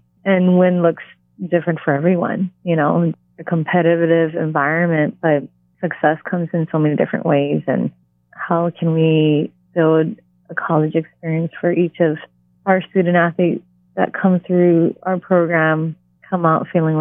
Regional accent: Hawaii, United States; growing up in Hawaii, that was really such a powerful woman

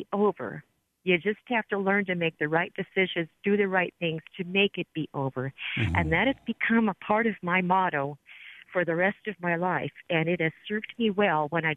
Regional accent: Oregon, United States; and I come from Oregon, and my father was also having some difficulty down in Wheatland, Oregon

